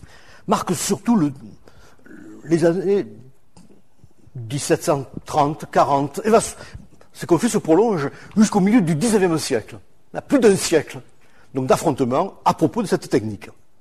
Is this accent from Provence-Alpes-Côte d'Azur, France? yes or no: yes; Marseille, Provence-Alpes-Côte d'Azur, France; on est marseillais